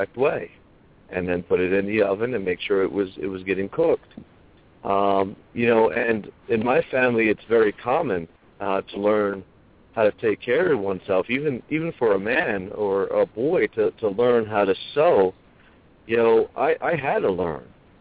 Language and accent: English; Philadelphia, Pennsylvania, United States; I concur. I'm from Philadelphia. And, you know, I totally agree. I've seen that in Philadelphia.